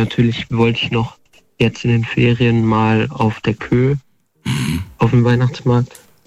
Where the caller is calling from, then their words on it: Düsseldorf, North Rhine-Westphalia, Germany; Tatsächlich NRW. Ich komme aus der Landeshauptstadt in Düsseldorf.